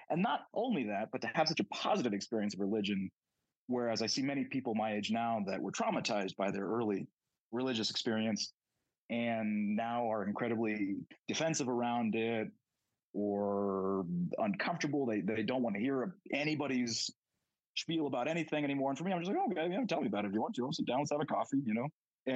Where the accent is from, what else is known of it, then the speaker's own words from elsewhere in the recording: Lawrence, Kansas, United States; Yeah, so I grew up in Lawrence, Kansas, which is a kind of a liberal college town, blue dot, red state sort of situation.